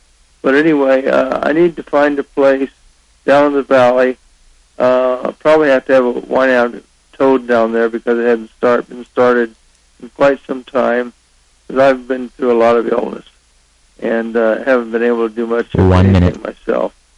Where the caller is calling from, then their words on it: Payson, Arizona, United States; Good, I'm calling from Payson.